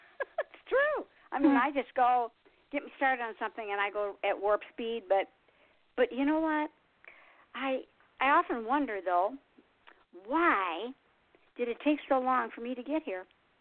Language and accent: English; Michigan, United States; I'm from Michigan originally, like I said, and that's the land of ice and snow.